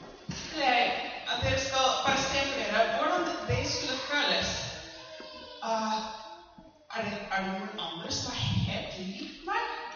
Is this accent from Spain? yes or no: no; United States; Norwegian is a second language; now in Norway; Men jeg kommer fra USA, og jeg bodde her i Norge i snart 5 år.